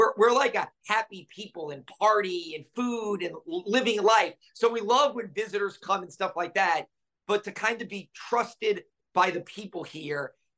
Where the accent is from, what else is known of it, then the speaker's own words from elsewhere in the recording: New Orleans, Louisiana, United States; we've both been at WDSU now 20 plus years, and we're both from New Orleans.